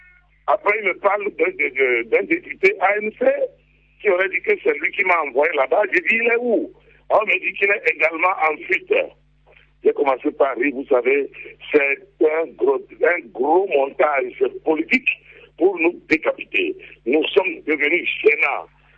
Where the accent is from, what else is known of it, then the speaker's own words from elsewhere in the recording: Kara, Togo; moi je ne suis pas de Lomé. Je suis de 450 km de Lomé. Je suis de Kara.